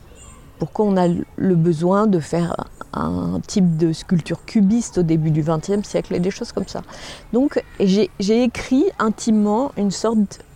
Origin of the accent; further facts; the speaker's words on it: Salon-de-Provence, Provence-Alpes-Côte d'Azur, France; moved away as an adult; Je viens de Salon de Provence.